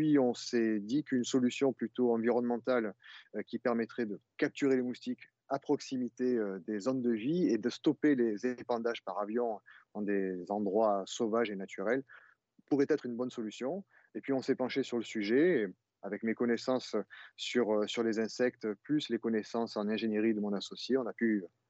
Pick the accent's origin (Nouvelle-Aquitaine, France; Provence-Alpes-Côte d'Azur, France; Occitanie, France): Provence-Alpes-Côte d'Azur, France; Arles; born there; nous sommes nés à Arles tous les deux, et nous avons grandi avec les moustiques